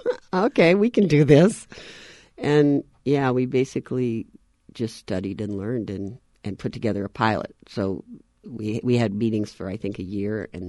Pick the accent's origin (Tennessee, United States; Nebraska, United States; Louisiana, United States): Nebraska, United States; I was raised in Nebraska as a family of 10 kids. I was the oldest girl.